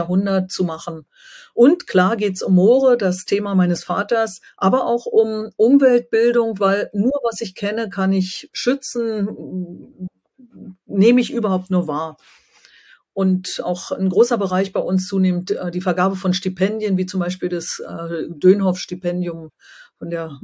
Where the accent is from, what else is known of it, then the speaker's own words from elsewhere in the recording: East Germany, Germany; ich komme aus Ostdeutschland in der Ex-DDR